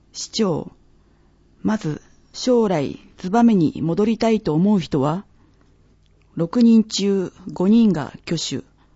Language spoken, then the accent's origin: Japanese; Tsubame, Niigata, Japan; 今では自分が燕市をさらに活性化させていきたいと思い参加しました。